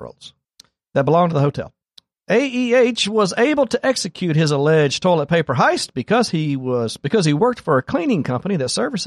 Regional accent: Mississippi, United States; I'm from Mississippi.

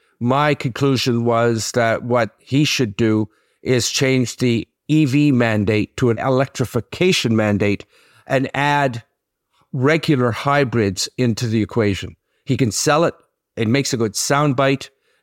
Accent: Quebec, Canada; Or my hometown of Sitsin, Quebec, okay?

